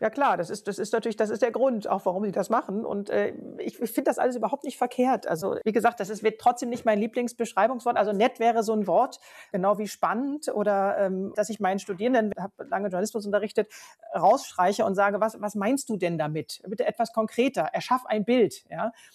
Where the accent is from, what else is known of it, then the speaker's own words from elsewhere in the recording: Lower Saxony, Germany; born there; also ich bin selber gebürtig der Niedersächsin.